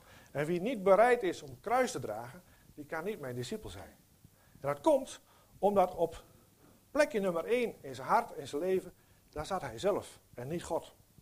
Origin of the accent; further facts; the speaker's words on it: Overijssel, Netherlands; Ik kom uit Overijssel, hè?